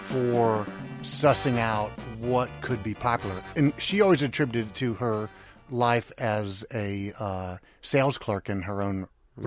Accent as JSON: {"language": "English", "town": "Memphis", "region": "Tennessee", "country": "United States", "tie": "born or raised there", "said": "When I was a kid growing up in Memphis, Rick D."}